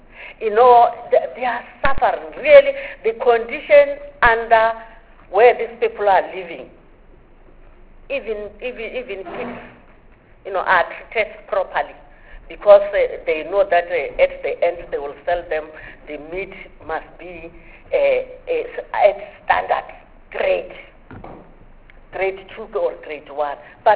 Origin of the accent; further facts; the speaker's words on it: Limpopo, South Africa; I'm from Limpopo. In Limpopo, farm workers were killed